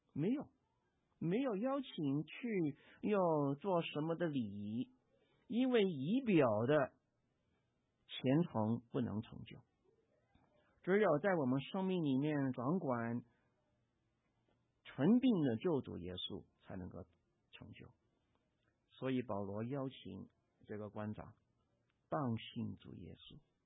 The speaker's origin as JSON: {"language": "Chinese", "country": "China", "said": "我们中国人有一个很不好的习惯"}